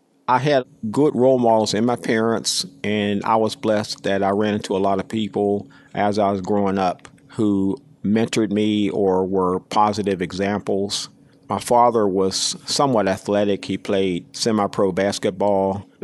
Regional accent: Pennsylvania, United States; I was born and grew up in Hill District. I was born on Wiley Avenue, and I grew up in an area they call Sugar Top, up on Milwaukee Street. I still have family who lives in the area.

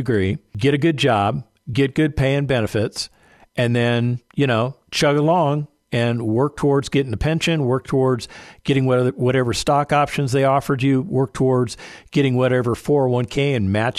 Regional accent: Las Vegas, Nevada, United States; because I lived in Las Vegas, I grew up in Las Vegas, and I just figured I would just have to go to the feeder school

